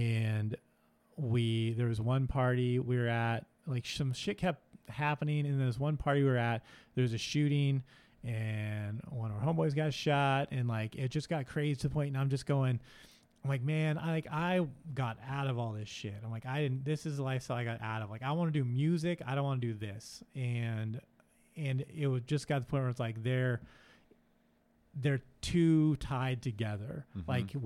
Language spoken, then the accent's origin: English; Long Beach, California, United States; I just want to say, like, I grew up in Long Beach.